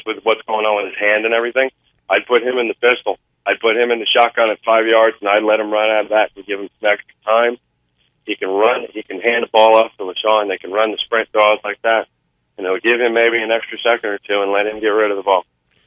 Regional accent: New Jersey, United States; also born or lived in California; No, I grew up in South Jersey. I grew up in Burlington County, and then I moved actually out to California

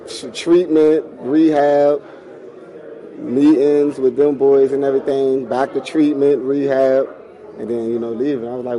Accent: Washington, District of Columbia, United States; Once again, I'm from Washington, D.C., so...

